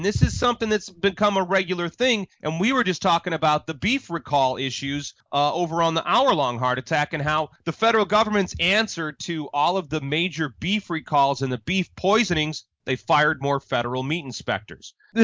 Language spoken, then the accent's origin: English; Chicago, Illinois, United States; now in Los Angeles, United States; when I grew up in Chicago, fireworks were illegal, and the cops would arrest motherfuckers for blowing shit off.